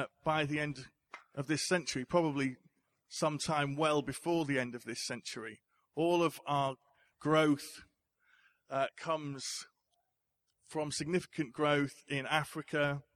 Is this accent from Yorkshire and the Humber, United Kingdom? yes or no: yes; Leeds, Yorkshire and the Humber, United Kingdom; I am born and raised in Leeds.